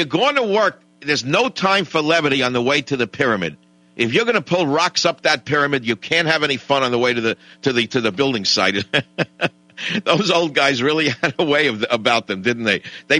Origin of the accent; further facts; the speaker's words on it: Queens, New York, United States; I zoomed into the house I grew up in Queens.